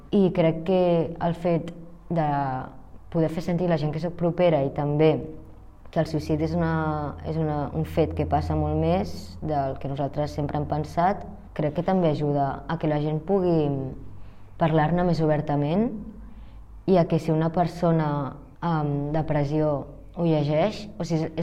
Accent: Catalonia, Spain; also born or lived in China; Soc una noia de 17 anys, vaig néixer a la Xina i amb 14 mesos ja vaig venir aquí.

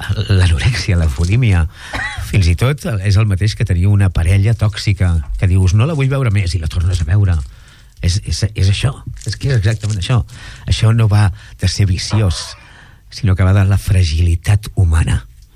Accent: Mataró, Catalonia, Spain

